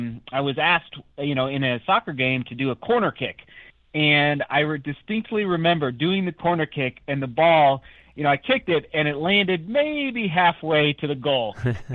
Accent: Buena Vista, Colorado, United States; cradle Catholic, and was very blessed growing up in Buena Vista, very strong parish, and even though it was a small mountain town.

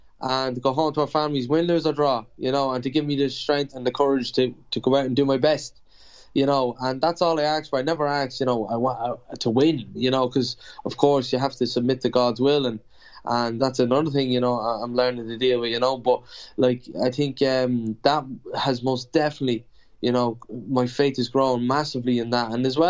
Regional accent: Ireland; especially where I grew up in Ireland

